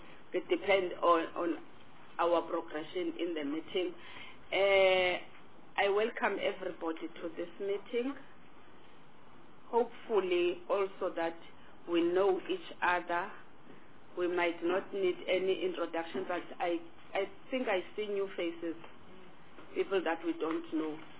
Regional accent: Eastern Cape, South Africa; from Eastern Cape.

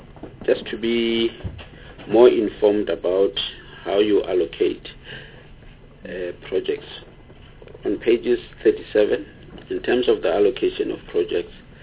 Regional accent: Limpopo, South Africa; And on few projects, especially in Limpopo, maybe I must declare that I'm from Limpopo

